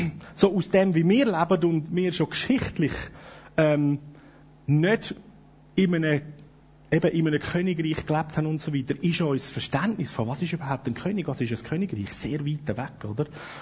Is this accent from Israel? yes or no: no; Switzerland; gerade als Schweizer